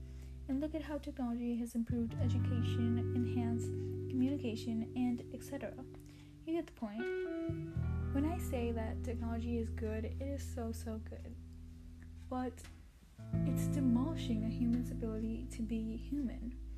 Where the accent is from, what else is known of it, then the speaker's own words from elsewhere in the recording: Nepal; I was born in Nepal, that one small country in between India and China. And unlike my grandma, I lived in the city.